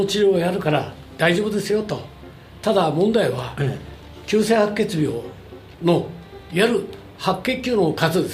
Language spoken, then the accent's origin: Japanese; Date District, Fukushima, Japan; そこの出身で